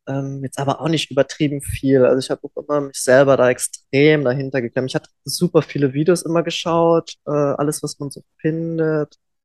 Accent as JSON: {"language": "German", "town": "Reimsbach", "region": "Saarland", "country": "Germany", "said": "bei uns in Reimsbach im Saarland"}